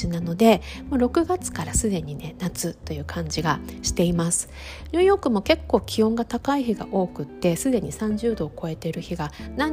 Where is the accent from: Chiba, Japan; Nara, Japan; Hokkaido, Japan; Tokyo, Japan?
Hokkaido, Japan; now in New York, United States; 私北海道出身なので、札幌も小樽とかに行けばね、ビーチはあるんですけれども